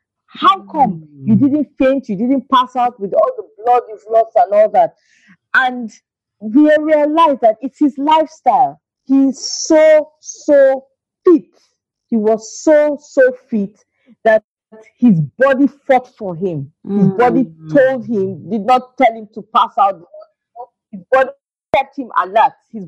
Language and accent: English; Zaria, Kaduna State, Nigeria; I grew up in Zaria. And from Zaria to Kaduna by road, driving is 45 minutes.